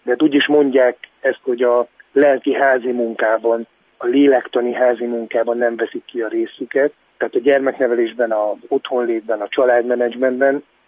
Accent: Hungary; én is kis faluból származom

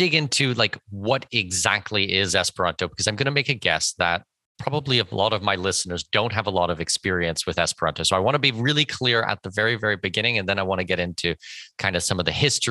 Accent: Canada; first language English; I'm Canadian. My first language is English

